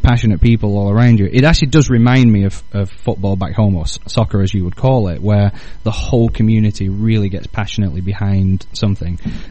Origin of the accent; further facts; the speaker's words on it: England, United Kingdom; I was born in Northern England, and first 25 years of my life